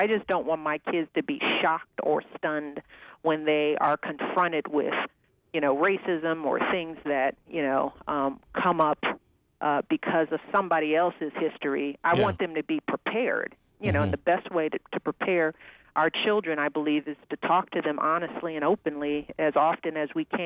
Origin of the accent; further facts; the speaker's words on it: Chicago, Illinois, United States; We're going to be in Chicago, my hometown, and we're going to be in Mississippi.